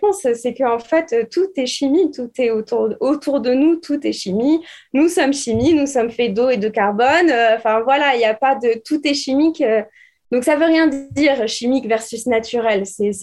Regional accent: Bordeaux, Nouvelle-Aquitaine, France; j'avais fait le choix de rester dans la ville où je suis née, où j'ai grandi, donc à Bordeaux.

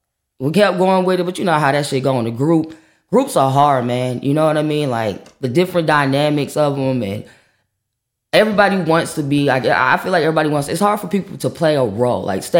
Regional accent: Virginia, United States; also born or lived in Baltimore, United States / South Carolina, United States; I'm originally I grew up in Virginia, Virginia, Maryland. So predominantly I was in Virginia until 8. Then I moved to Maryland, Baltimore, shout out to Be More.

